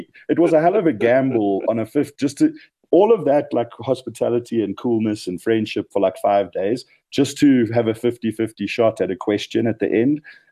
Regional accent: South Africa; I'm South African.

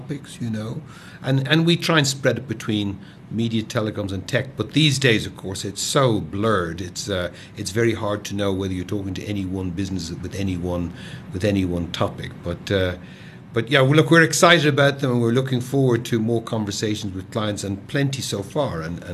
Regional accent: Ireland; accent: Irish; moved away as an adult; now in South Africa; Well, the South African input is me. although my accent is Irish, I've lived here 26 years.

